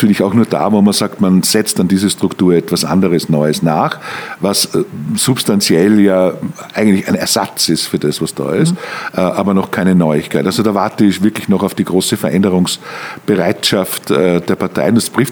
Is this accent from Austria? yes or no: yes; Mürzzuschlag, Styria, Austria; Ich komme aus dem Mürztal, ich komme aus Mürzzuschlag. Das ist eine Stahlkochergegend gewesen immer.